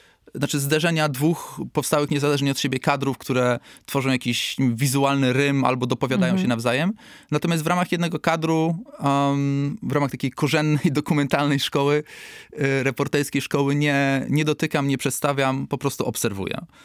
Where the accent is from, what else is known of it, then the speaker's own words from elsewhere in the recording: Podlaskie Voivodeship, Poland; now in Germany; Pochodzę z Podlasia, mieszkam aktualnie w Niemczech, przyjeżdżam do Polski w odwiedziny do rodziny, na wakacje, często do pracy.